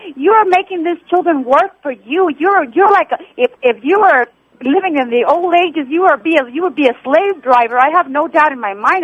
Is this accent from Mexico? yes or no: yes; Mexico; now in United States; I come from Mexico